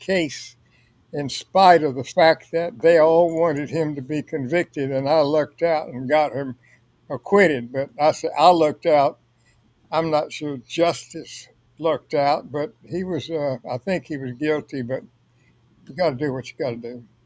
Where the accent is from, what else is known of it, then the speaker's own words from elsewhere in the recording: Louisiana, United States; I'm a country boy. I was raised in Northwest Louisiana near Texas, and I went to school in LSU in Baton Rouge